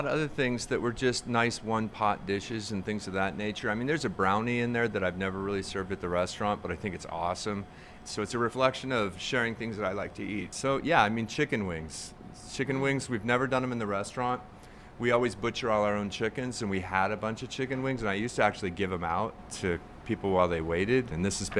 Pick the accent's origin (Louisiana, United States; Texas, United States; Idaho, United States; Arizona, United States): Arizona, United States; I think I'm trying to celebrate both Mexican regional and be proud of the fact that I'm from Arizona